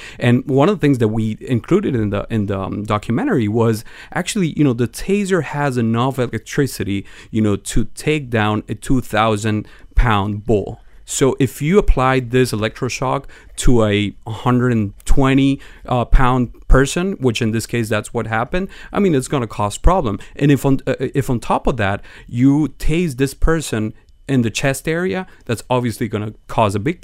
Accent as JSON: {"language": "English", "country": "Venezuela", "said": "He's an immigrant, too, which touched me, too. He's from Colombia. I'm from Venezuela."}